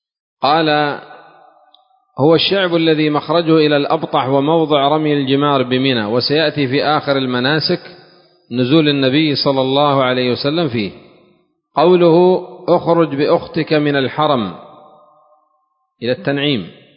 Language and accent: Arabic; Yemen; لو كان عندنا في اليمن كان قد نبشوه وعملوا الزفلت فوقه.